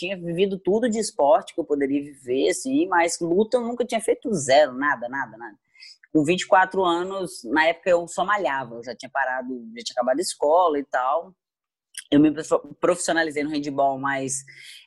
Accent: Muriaé, Minas Gerais, Brazil; Eu sou de Muriaé, Minas Gerais, uma cidade

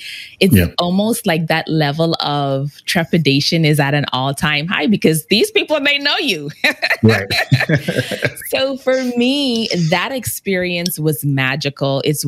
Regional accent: Bahamas; so I grew up in the Bahamas and I spoke in the Bahamas where I grew up.

